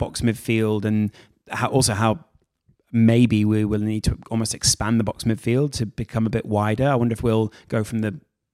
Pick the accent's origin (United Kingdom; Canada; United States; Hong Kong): United Kingdom; Scotland; I'm Scottish. He's Scottish.